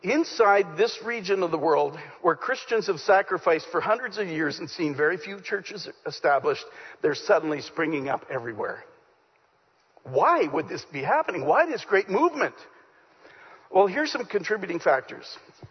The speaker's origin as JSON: {"language": "English", "region": "Saskatchewan", "country": "Canada", "tie": "born or raised there", "said": "when I was a kid, growing up in Saskatchewan, we were introduced to a brand new ethnic food."}